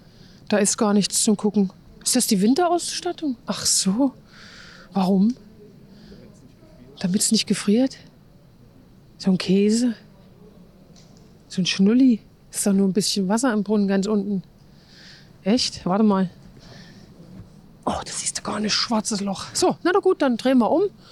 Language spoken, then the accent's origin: German; Erfurt, Thuringia, Germany; selbst als Erfurter